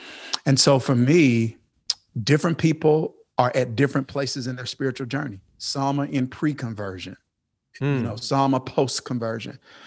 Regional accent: Kilmichael, Mississippi, United States; I come from Kilmichael, Mississippi. And that's a town of 630 something people. My high school graduating class was 30 something people.

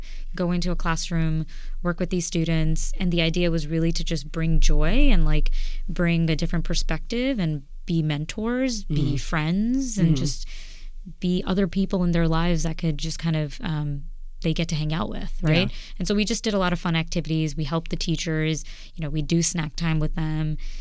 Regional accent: Queens, New York, United States; So I grew up in Queens, and the middle school I went to had a program where community service was a part of our curriculum.

